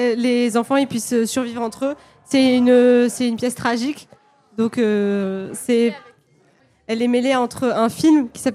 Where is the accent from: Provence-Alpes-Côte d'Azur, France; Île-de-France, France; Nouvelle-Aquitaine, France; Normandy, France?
Nouvelle-Aquitaine, France; Villeneuve-sur-Lot; Nous venons de Villeneuve-sur-Lot dans le Lot-et-Garonne.